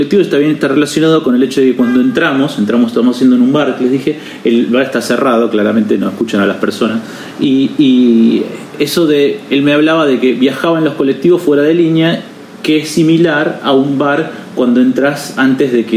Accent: Adrogué, Buenos Aires Province, Argentina; yo soy de Adrogué

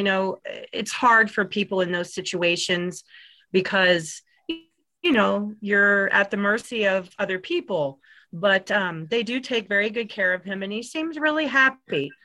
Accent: Cincinnati, Ohio, United States; I was born and raised in Cincinnati, lived in Deer Park and then Anderson Township, lived there for most of my life from 12 to 18, and went to Anderson High School.

